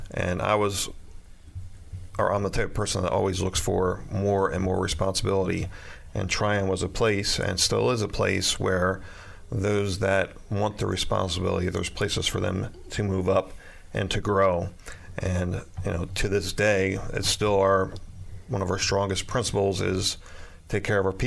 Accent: Pennsylvania, United States; we're from Chester County, and we're very involved locally with different organizations.

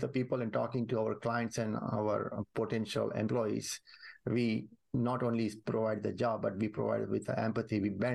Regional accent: Mumbai, Maharashtra, India; I'm from Mumbai, India, and I'm the youngest of the four siblings.

